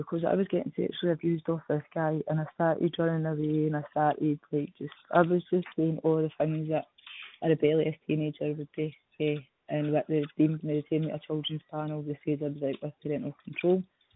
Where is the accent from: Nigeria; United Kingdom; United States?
United Kingdom; Falkirk, Scotland; I grew up in Falkirk.